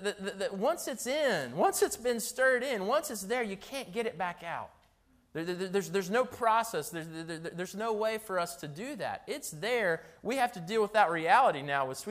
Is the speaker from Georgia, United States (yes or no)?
no; North Carolina, United States; But I grew up in North Carolina, and one of the things, my family was from the North, and so when we were 4, we moved to North Carolina